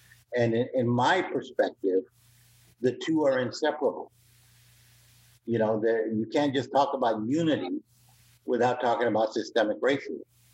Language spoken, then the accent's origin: English; San Antonio, Texas, United States; I basically was born and raised in San Antonio, Texas, to a Chicano father and a British mother who was a war bride.